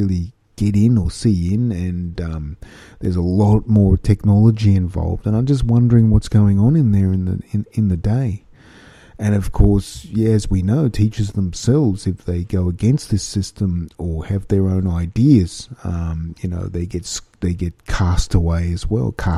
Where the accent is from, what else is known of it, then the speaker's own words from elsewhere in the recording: Australia; Growing up in Australia was kind of fun, you know.